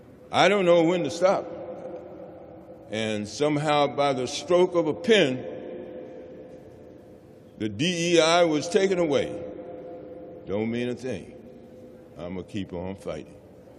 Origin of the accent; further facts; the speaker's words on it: Maryland, United States; And I'm from the East. I'm from the state of Maryland.